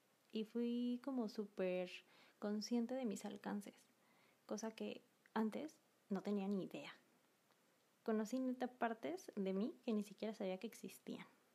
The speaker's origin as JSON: {"language": "Spanish", "country": "Mexico", "tie": "born or raised there", "moved": "yes", "said": "a pesar de que mi amado México es mi tierra natal"}